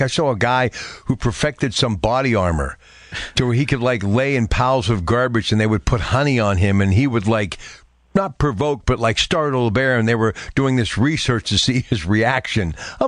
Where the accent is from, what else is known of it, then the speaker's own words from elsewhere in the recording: New Brighton, Washington, United States; I grew up in New Brighton here in Washington.